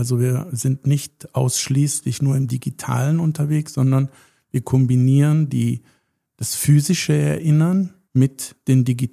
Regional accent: North Rhine-Westphalia, Germany; born there; ich komme gebürtig aus der Region zwischen Aachen und Köln, habe dort Betriebswirtschaft gelernt

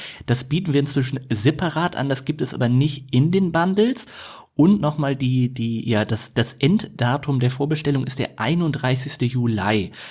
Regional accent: Oldenburg, Lower Saxony, Germany; Ich komme ja aus Oldenburg, da ist Dortmund nicht allzu weit weg.

